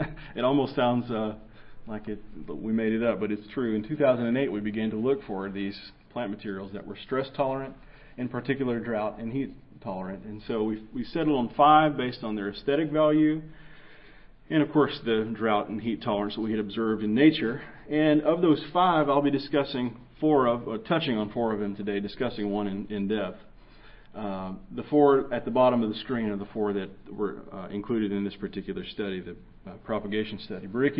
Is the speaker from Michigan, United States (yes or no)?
no; Texas, United States; my home state of Texas had its most intense year of drought on record